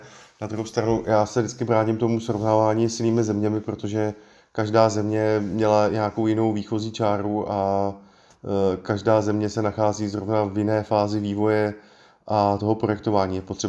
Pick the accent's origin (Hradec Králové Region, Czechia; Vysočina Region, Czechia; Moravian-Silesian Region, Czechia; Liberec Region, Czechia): Liberec Region, Czechia; Liberec; Jelikož jsem z Liberce, příklad z Liberce